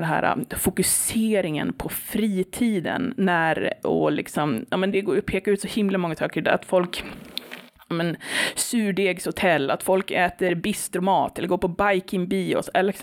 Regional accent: Umeå, Västerbotten County, Sweden; Alltså jag kommer från ett radhusområde i Umeå, och jag har som tänkt bara, jag är klassisk svensk medelklass.

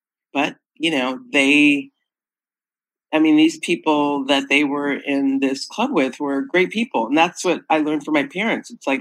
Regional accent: East Coast, United States; I spent 10 years on the East Coast first because I'm from the East Coast.

